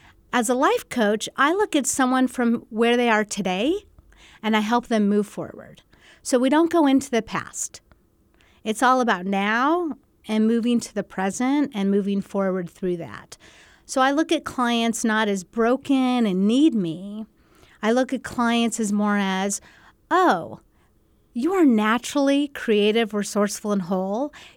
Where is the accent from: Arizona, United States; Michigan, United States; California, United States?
Arizona, United States; Phoenix; now in El Paso, United States; I've lived in El Paso for 25 years now. I grew up in Phoenix, so I'm definitely a desert rat